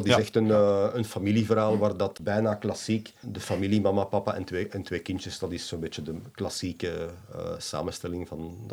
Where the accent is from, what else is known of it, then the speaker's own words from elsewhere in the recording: Belgium; wij als Belgen beseffen dat niet